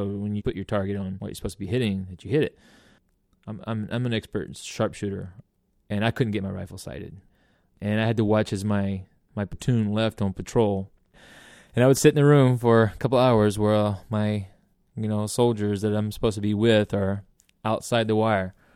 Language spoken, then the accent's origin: English; the South, United States; Growing up in the South, there was no point of view other than the white Protestant Southern male point of view.